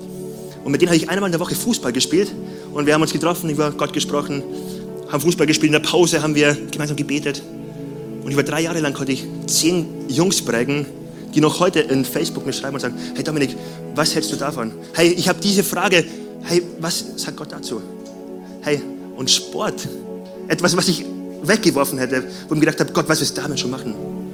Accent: Bavaria, Germany; ich komme aus Bayern. Ich komme aus einem kleinen Dorf in Bayern.

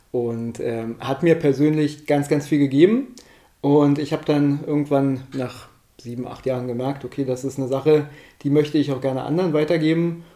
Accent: Lusatia, Germany; bin stolzer Lausitzer Papa und ja, bin ja eigentlich in der Lausitz schon immer verwurzelt.

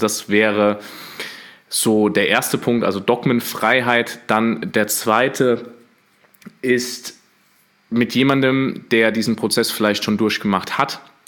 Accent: Hesse, Germany; sagt man bei uns in Hessen

